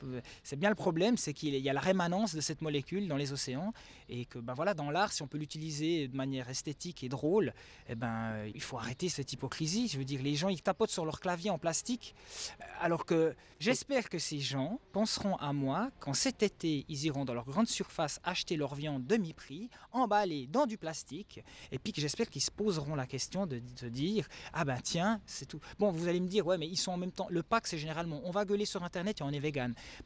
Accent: Neuchâtel, Switzerland; je suis neuchâtelois depuis toujours

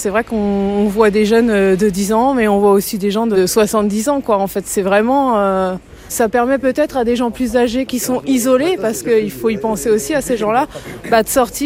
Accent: Les Hauts-Geneveys, Neuchâtel, Switzerland; je suis pas de Neuchâtel, je suis un peu plus haut. Donc, on vient des Hauts-Genevois.

